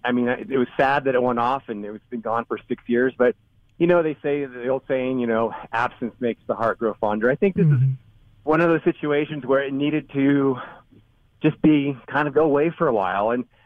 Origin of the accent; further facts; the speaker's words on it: Livermore, California, United States; I grew up in Livermore